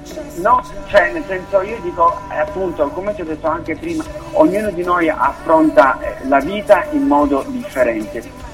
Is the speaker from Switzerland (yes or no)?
yes; Switzerland; sono italiano, anzi italianissimo, però giustamente nato e cresciuto in Svizzera, perciò italo-svizzero per me va assolutamente bene.